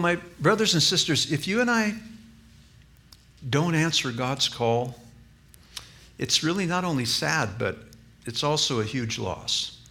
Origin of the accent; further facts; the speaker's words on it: Reno, Nevada, United States; All right, I grew up in Reno.